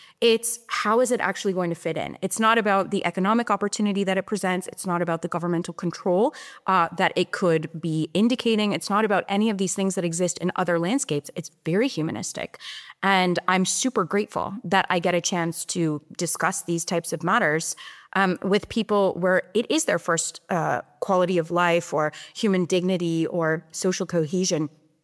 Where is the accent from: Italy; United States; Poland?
United States; And I feel grateful as an American that I get to be here.